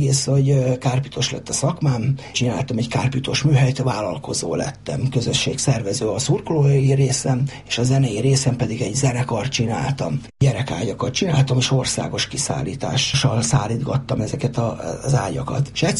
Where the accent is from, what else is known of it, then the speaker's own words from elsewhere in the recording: Székesfehérvár, Fejér, Hungary; Egyébként ugye mondtam, hogy székesfehérvári vagyok